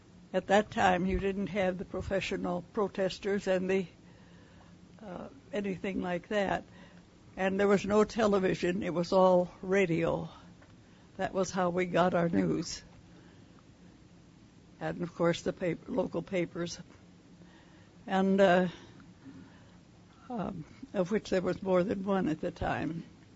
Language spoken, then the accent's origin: English; Ketchikan, Alaska, United States; Well, I was born here in Ketchikan and have lived here about all my life.